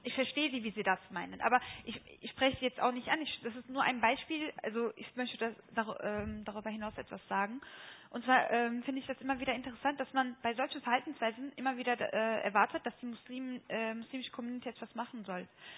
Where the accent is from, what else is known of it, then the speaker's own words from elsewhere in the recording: Germany; Und wenn ich dann sage, ich komme aus Deutschland, reicht das auch nicht.